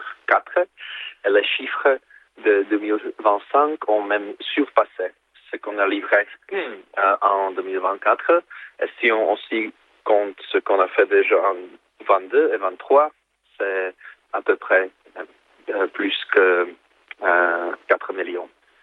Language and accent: French; Czechia; Ce qui est un peu différent chez nous, en Tchéquie, en République tchèque